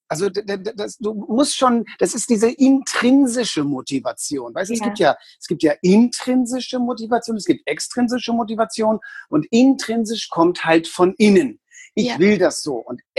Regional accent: Hamburg, Germany; also born or lived in Berlin; ich habe 18 Jahre in Hamburg gelebt, dann habe ich 28 Jahre in Berlin gewohnt

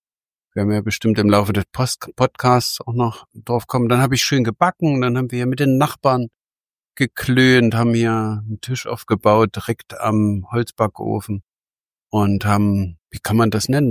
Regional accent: Berlin, Germany; Wir sind Berliner. Die sind die klassischen Berliner, ne?

